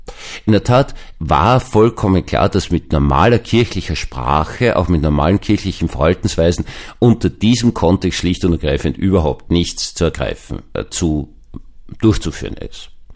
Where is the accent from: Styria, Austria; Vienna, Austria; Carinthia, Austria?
Vienna, Austria; Nun ist das eigentlich meine Muttersprache und obwohl ich ab dem 10. Lebensjahr, also dem öffentlichen Gymnasium, Seipel-Gymnasium, Rosasgasse 1 bis 3, BG und BRG 12, grauenvollste Dialektformen gehört habe